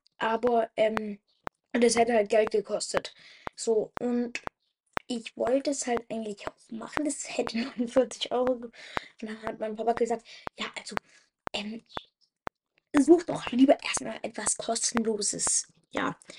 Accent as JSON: {"language": "German", "country": "Germany", "said": "Ich komme aus Germany und habe derzeit einen Follower."}